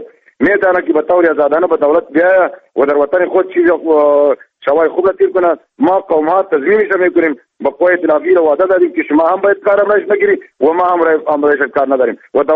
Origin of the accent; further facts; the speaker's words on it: Afghanistan; ما اینمی افغان هستیم